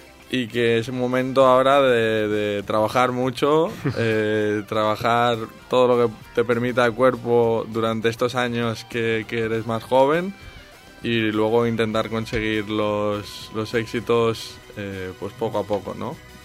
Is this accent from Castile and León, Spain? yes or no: no; Valencia, Valencian Community, Spain; pero yo soy de Valencia, el documental sale en imágenes de Valencia